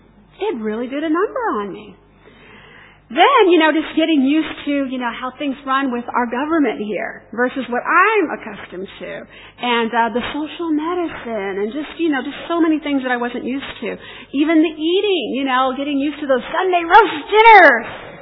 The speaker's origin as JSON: {"language": "English", "country": "United States", "said": "Certainly being an American, a Yank. Yeah, there we go, my other fellow American out there."}